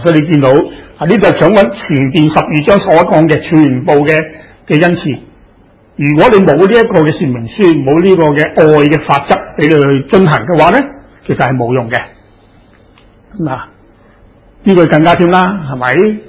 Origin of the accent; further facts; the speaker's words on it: China; 即簡單來說，我中國人都是的啦，是不是？